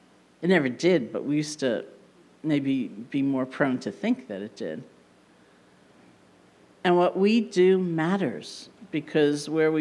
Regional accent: New York, United States; Now I, being a New Yorker, where's my friend from? Boston. Hey! I, being a New Yorker, don't find that my first impulse.

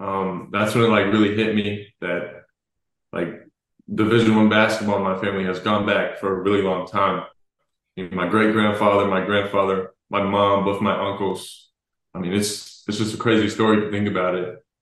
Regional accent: Dallas, Texas, United States; I'm from Dallas. I grew up watching the Mavs, so it was crazy.

